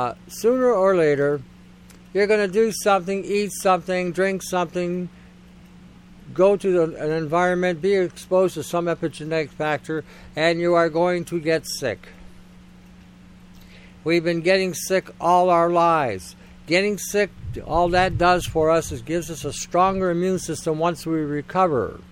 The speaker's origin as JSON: {"language": "English", "country": "Canada", "said": "As a Canadian, do we really want to vote?"}